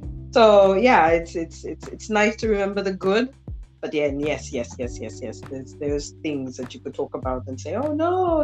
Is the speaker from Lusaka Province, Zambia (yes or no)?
yes; Lusaka, Lusaka Province, Zambia; I was raised in Lusaka City. We moved around the city a lot